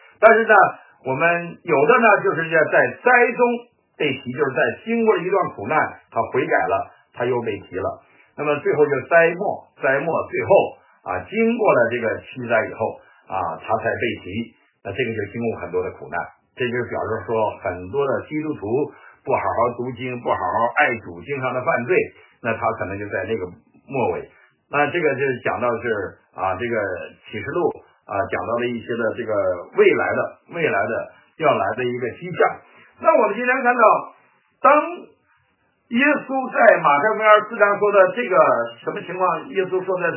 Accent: China; 还有我们中国的这个国共战争

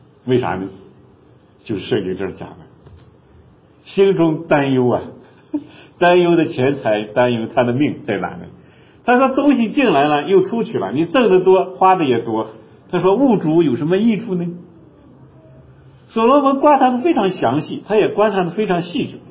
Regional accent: Suide County, Shaanxi, China; moved away; 我这次回国去啊，到我的老家去，我的老家一个朋友给我讲了一件事。因为我们绥德县那个地方呢，有一些风俗习惯

